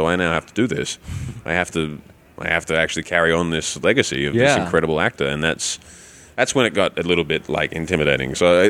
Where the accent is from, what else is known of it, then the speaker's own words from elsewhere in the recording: Australia; I'm from Australia